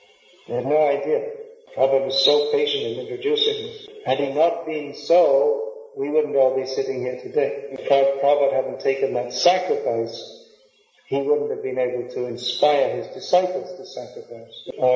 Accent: United Kingdom; I went to America for the first time last year, and I'm from Britain, so the way of speaking and the words they use, it's quite different

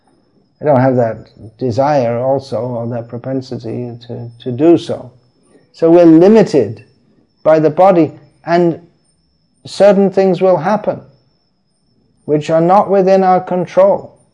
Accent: England, United Kingdom; certainly where I grew up in England, there are thousands and thousands of young boys who play soccer.

